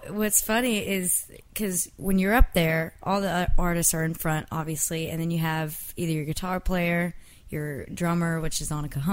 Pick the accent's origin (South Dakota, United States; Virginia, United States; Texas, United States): Texas, United States; I'm from Texas